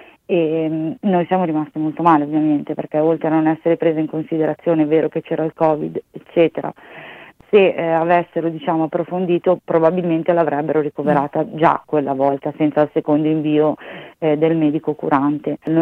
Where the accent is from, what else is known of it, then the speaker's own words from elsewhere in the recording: Desio, Lombardy, Italy; perché noi siamo di Desio